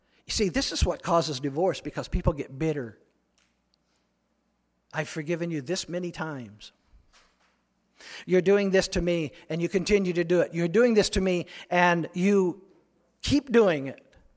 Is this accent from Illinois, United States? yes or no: yes; Peoria, Illinois, United States; I grew up in Peoria. We're lucky to walk.